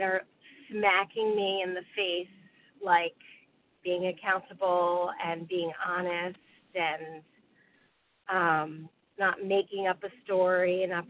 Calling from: New Jersey, United States; So I'm calling from New Jersey.

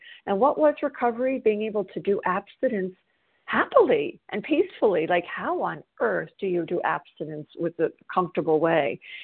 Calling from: South Carolina, United States; I'm a recovered compulsive overeater, and I'm calling from South Carolina

